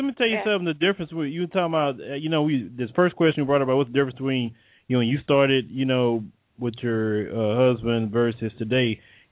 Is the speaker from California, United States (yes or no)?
no; Texas, United States; Look, I'm from Texas.